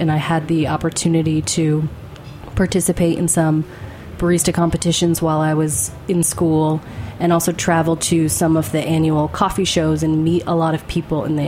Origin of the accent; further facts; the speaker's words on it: New Hampshire, United States; Well, I grew up in New Hampshire. I went to college in Washington, D.C.